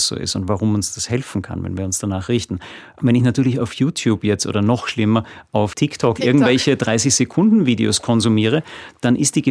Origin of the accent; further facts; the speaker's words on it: Austria; Ich als Österreicher